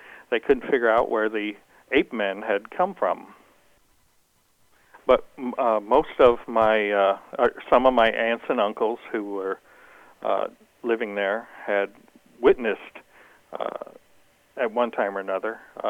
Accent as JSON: {"language": "English", "region": "Missouri", "country": "United States", "tie": "born or raised there", "said": "I'm a skeptic. I'm born and raised in Missouri, and I'm a very skeptical person by my nature."}